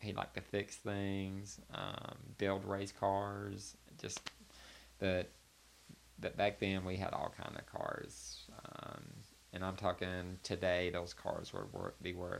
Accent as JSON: {"language": "English", "town": "Roswell", "region": "Georgia", "country": "United States", "said": "mean, I always tell everybody that I'm from Roswell"}